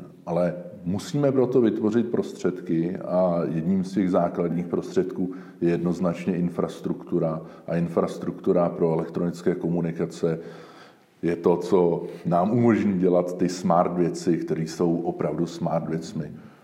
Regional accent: Prague, Czechia; Já jsem pocházím ne přímo ze Smíchova, ale z části, která navazuje z Líchov, kde jsme ještě v 80. letech vlastně žili vesnickým způsobem, akorát to trvalo 15 minut na Václavák tramvají.

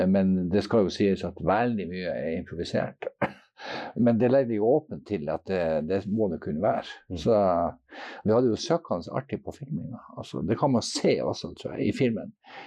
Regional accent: Tromsø, Troms, Norway; Jeg er født og oppvokst i, her i byen, i Tromsø. Og jeg er syvende generasjon, for øvrig.

